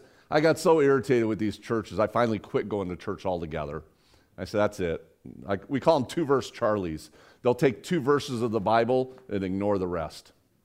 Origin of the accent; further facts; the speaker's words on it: Las Vegas, Nevada, United States; I mean, I'm from Vegas, but I don't want to roll the dice on the meal or anything.